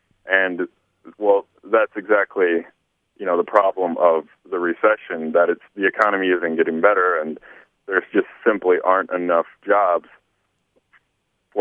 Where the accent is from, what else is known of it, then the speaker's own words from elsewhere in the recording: Ann Arbor, Michigan, United States; I'm from Ann Arbor